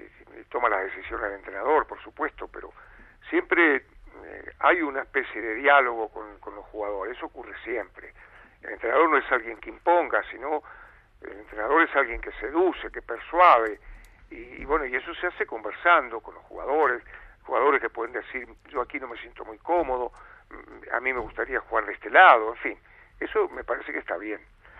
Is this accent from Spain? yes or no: no; Argentina; y como argentino me duele mucho.